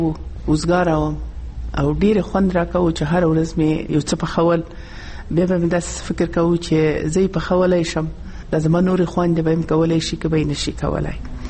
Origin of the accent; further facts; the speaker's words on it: Nangarhar, Afghanistan; مخصوصا زه چون د ننګرهار یم، دلته زه ګورم ننګرهار کې ډېر ښایسته کورونه دي